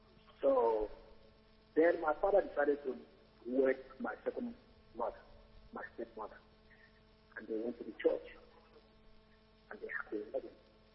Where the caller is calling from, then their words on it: United States; I'm calling from United States.